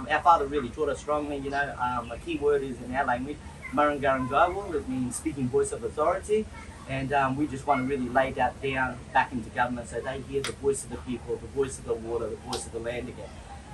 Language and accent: English; Queensland, Australia; Well, first then, I'm Nagaburi … I'm from Mamu country.